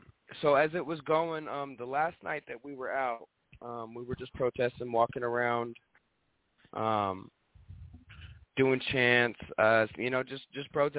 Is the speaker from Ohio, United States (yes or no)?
no; Eugene, Oregon, United States; I'm from Eugene, Oregon, out of the Pacific Northwest.